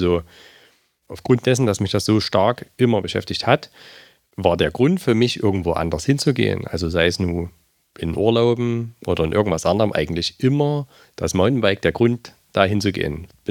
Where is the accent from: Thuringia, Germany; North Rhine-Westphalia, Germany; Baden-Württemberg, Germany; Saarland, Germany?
Thuringia, Germany; Gera; jetzt komme ich auch aus Gera, ne, ursprünglich